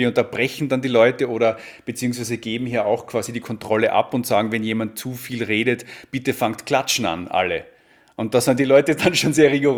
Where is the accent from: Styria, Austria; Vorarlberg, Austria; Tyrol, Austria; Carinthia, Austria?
Tyrol, Austria; auch hier jetzt in meinen Heimatregion Tirol